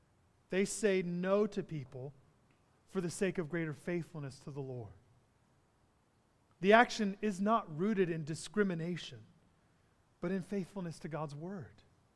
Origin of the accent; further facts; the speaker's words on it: Jacksonville, Florida, United States; now in Toronto, California, United States; we are both from Jacksonville. We're from the same area. And we were talking about how often we get to visit Florida.